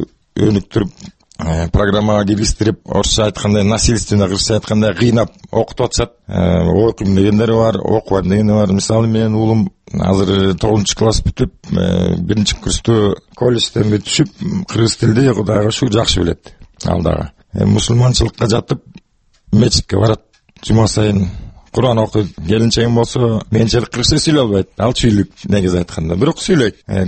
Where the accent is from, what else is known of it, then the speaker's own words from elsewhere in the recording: Naryn, Naryn Region, Kyrgyzstan; Нарында төрөлгөм, нарында чоңойгом, Нагында эмгиче мамашам менен турам. Бишкекте өзүм семьям турат.